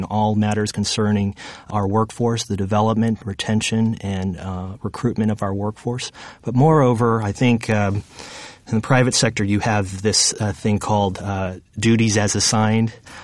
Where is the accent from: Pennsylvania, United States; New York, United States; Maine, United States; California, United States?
California, United States; One of my first experiences as a person that was growing up in the Bay Area was actually taking a tour at Lawrence Livermore Laboratory.